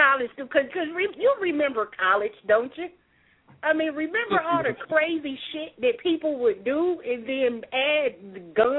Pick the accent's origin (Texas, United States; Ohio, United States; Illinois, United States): Ohio, United States; now in Birmingham, United States; And, you know, I'm from Ohio, so I asked the question.